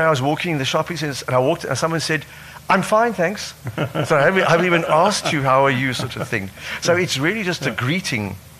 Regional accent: South Africa; born there; because I was born in the Cape province.

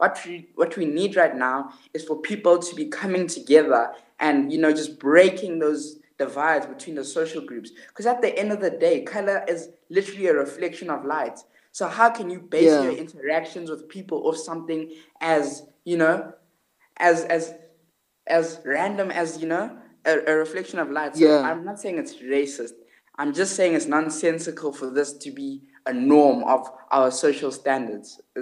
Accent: South Africa; black, South African person. I'm a Xhosa. I'm Xhosa by culture, and yeah, I'm proudly South African.

